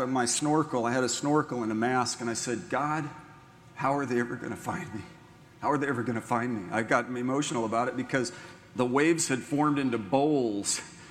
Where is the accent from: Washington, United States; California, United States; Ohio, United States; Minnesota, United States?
California, United States; San Francisco; also born or lived in San Diego; I was born and raised on the Pacific Ocean, San Francisco, San Diego